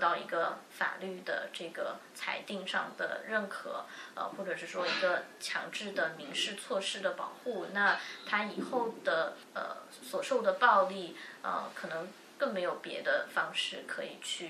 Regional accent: China; 因为一般来说作为中国人嘛，就是大家都不愿意走到法院的这一步

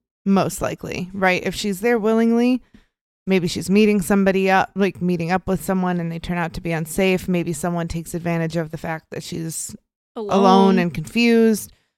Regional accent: Midwest, United States; I'm from the Midwest. I get a yap.

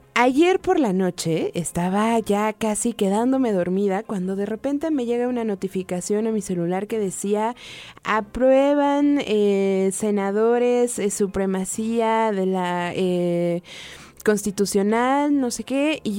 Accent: Mexico; somos muchos los mexicanos que no estudiamos y que no hablamos el idioma de los abogados

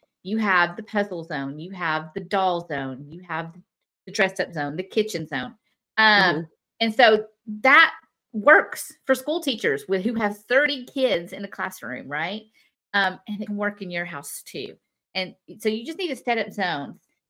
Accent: Houston, Texas, United States; And because I'm from Houston, I can say this, is that Houston, we have a problem.

